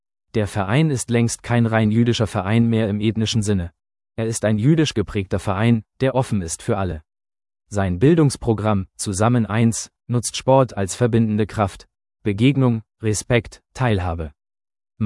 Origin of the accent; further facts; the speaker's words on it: Frankfurt, Hesse, Germany; Ich persönlich bin unglaublich stolz, dass meine Heimatstadt Frankfurt wie auch die hessische Landesregierung bedingungslos hinter uns stehen.